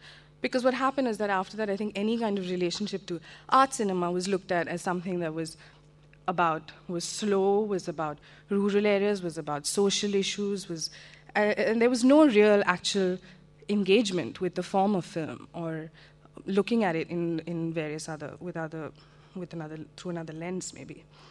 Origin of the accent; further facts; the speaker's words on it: India; for anyone growing up in India, the first and only exposure you really have to film is through Bollywood. We've all grown up with watching Bollywood films.